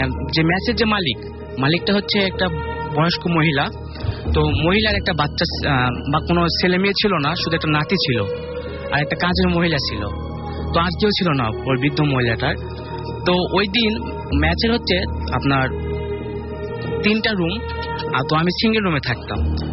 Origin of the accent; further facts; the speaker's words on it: Kolkata, West Bengal, India; now in Dhaka, Bangladesh; আমি কলকাতা থেকে এসেছি, বর্তমানে ঢাকা আইআইবিতে পড়াশোনা করতেছি বিবিএতে।